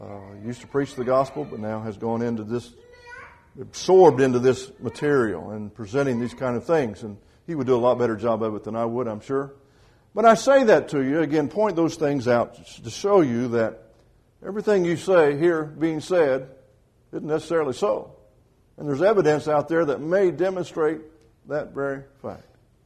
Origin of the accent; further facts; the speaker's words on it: Bedford, Indiana, United States; so I didn't know something about that growing up in Bedford and Lawrence County, Indiana, the limestone capital of the world, as we like to boast.